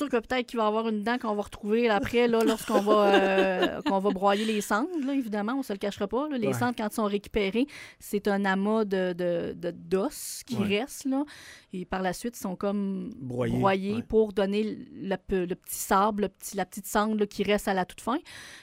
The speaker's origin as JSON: {"language": "French", "town": "Baie-Saint-Paul", "region": "Quebec", "country": "Canada", "said": "moi, je viens de Baie-Saint-Paul, je reste à Baie-Saint-Paul"}